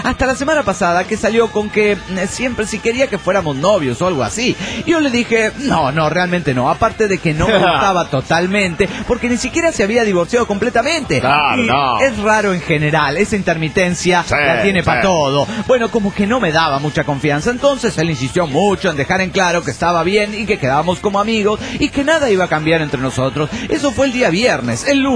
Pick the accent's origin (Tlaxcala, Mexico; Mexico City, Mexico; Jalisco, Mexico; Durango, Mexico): Mexico City, Mexico; also born or lived in Aguascalientes; now in Toluca, Mexico; Soy hidrochilanga y estoy en Toluca, porque en realidad yo nací en Aguascalientes y luego casi que me crié en el Chilangolandia, en el DF mexicano, y ahora estoy en Toluca y soy la geografía mexicana toda en una.